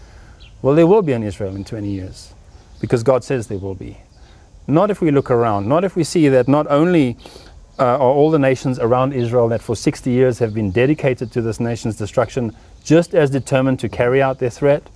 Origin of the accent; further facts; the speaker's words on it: Cape Town, Western Cape, South Africa; I come from Cape Town. Cape Town is a very beautiful city.